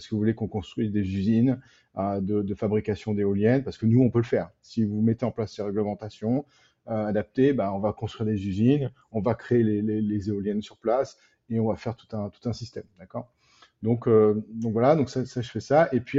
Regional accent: France; nous, en tant que Français, on peut réinterpréter ça

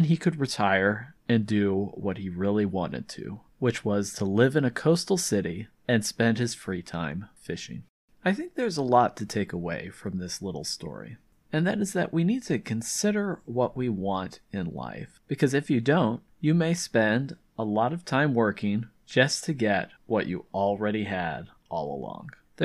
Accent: San Diego, California, United States; As you may know, I'm from San Diego and am living in San Diego.

